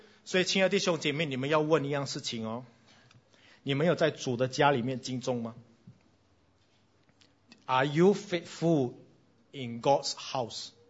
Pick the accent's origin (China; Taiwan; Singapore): Singapore; 我们新加坡人典型的，我们都为未来准备的。